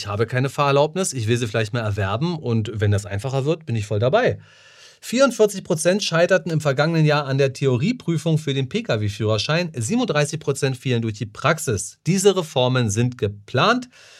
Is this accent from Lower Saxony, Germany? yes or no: no; Berlin, Germany; das ist ein interessantes Bild meiner Heimatstadt.